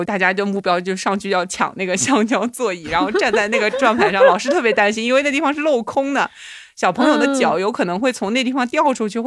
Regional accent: Shanghai, China; 我就小时候是在上海长大嘛，然后想想我小时候的这个回忆的话，一般也就是去公园。

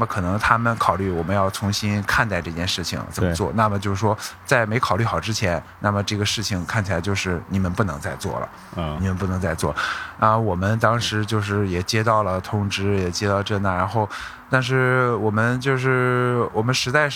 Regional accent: China; 因为只有我是中国人，

